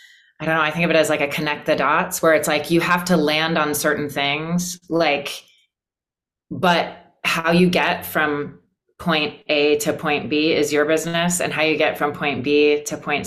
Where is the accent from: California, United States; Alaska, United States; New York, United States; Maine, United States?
Alaska, United States; born there; is it a little enough known fact that I was born in Alaska?